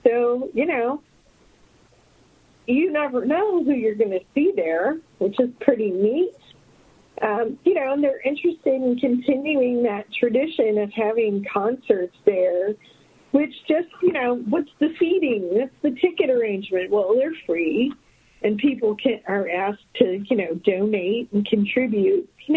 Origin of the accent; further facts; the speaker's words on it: Midwest, United States; I had never been to polo. I grew up in the Midwest, so that wasn't something that was part of my life.